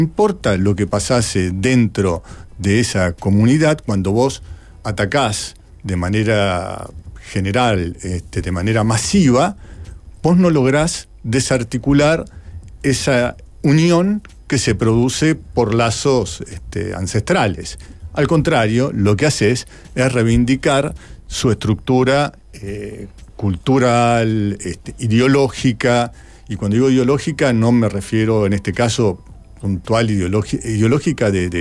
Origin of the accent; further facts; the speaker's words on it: United States; lo que también pasó en mi país, una especie de abandono a los que volvían en Estados Unidos